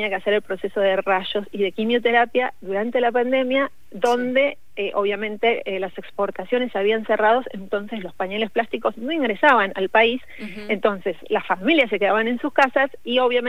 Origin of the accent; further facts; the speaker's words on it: Buenos Aires, Argentina; moved away as an adult; no tengo la tonada cordobesa porque soy oriunda de Buenos Aires y me fui del mundanal ruido aquí a la provincia de Córdoba para trabajar de maestra jardinera